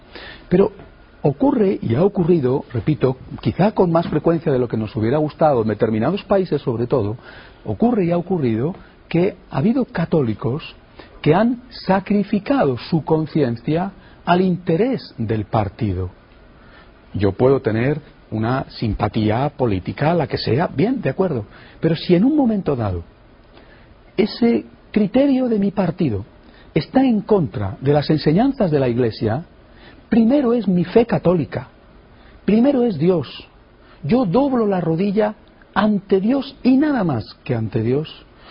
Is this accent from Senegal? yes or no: no; Spain; yo vengo de España